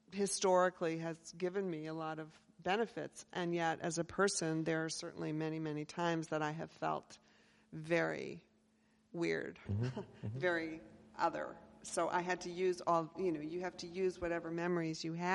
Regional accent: Maine, United States; I'm very, very much from Maine. I'm so much from Maine that you will probably have to work hard to find somebody here before my ancestors were here.

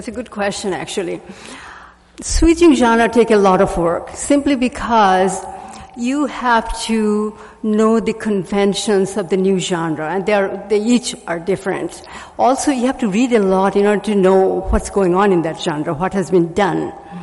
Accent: India; And growing up in India, I was surrounded by the Bengali culture.

